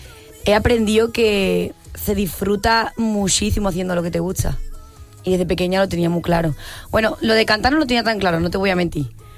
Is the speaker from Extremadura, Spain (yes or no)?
no; Sanlúcar de Barrameda, Andalusia, Spain; De Sanlúcar de Barrameda, Cádiz.